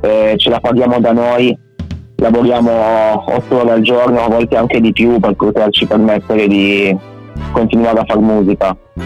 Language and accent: Italian; Piedmont, Italy; anche i partecipanti del mio disco, io … non siamo di Cuneo città, siamo in paesini di provincia alla fine.